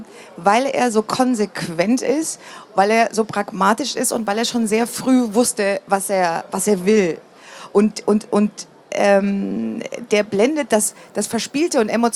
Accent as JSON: {"language": "German", "region": "East Germany", "country": "Germany", "tie": "born or raised there", "said": "ich bin im Osten groß geworden"}